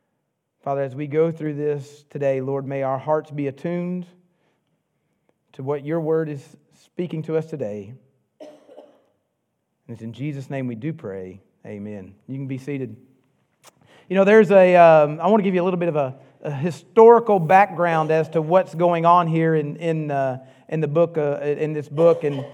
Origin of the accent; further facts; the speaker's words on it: Georgetown, United States; also born or lived in Tennessee; Well, I was not born there. Don't tell anybody I was born in Tennessee, but I was at least raised in God's country in Georgetown.